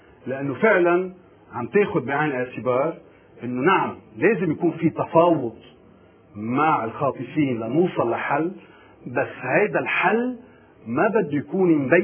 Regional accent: Lebanon; نحن كدولة لبنانية شو ما بدك نعطيك

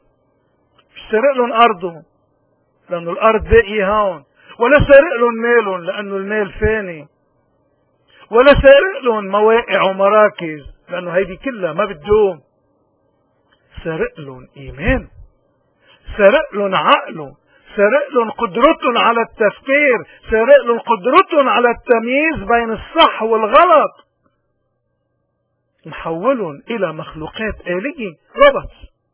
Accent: Lebanon; ونحن كلبنانيين من وقت من وجد التاريخ موجودين، ولأنه عنا هالثقافة هيدي بعدنا موجودين، ولأنه عنا هيدي الثقافة أرضنا مقدسة

